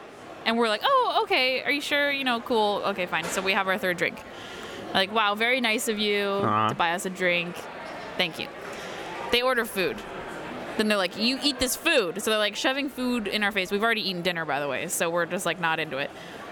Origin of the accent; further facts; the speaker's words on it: Seattle, Washington, United States; Start talking about how we're from Seattle, and they were like, oh, I love Seattle